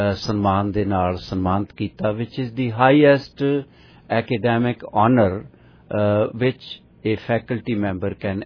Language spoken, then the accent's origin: Punjabi; Chak Bhaika, Punjab, India; ਉਹ ਸਾਡੇ ਪਿੰਡ ਚੱਕ ਭਾਈਕਾ ਉਨ੍ਹਾਂ ਦੇ ਹਲਕੇ ਚ ਆਉਂਦਾ ਸੀ